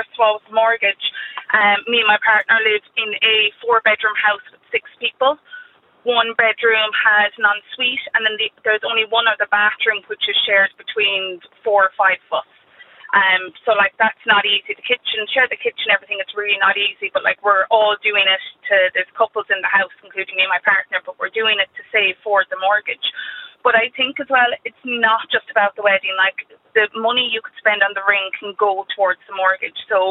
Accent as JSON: {"language": "English", "region": "Munster", "country": "Ireland", "lives_now": "Cork, Ireland", "said": "we had to move up to Cork because of work and stuff. We're both from Kerry"}